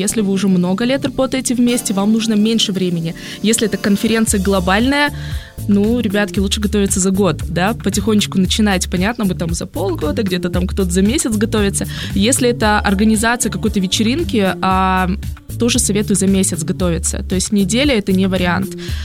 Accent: Ukraine; в своей стране, я из Украины, да, провели порядка, наверное, 10 больших конференций

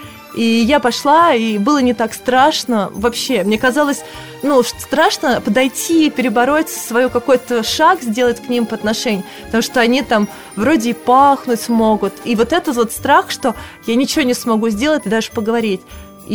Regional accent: Moscow, Russia; я выросла уже в Москве больше половины своего времени

